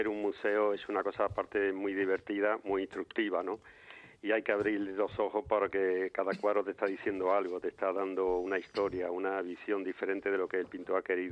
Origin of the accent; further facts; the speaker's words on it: Ayamonte, Andalusia, Spain; moved away as an adult; now in Madrid, Spain; yo me vine a Madrid desde mi pueblo natal, Ayamonte, hace ya casi 40 años, a hacer Bellas Artes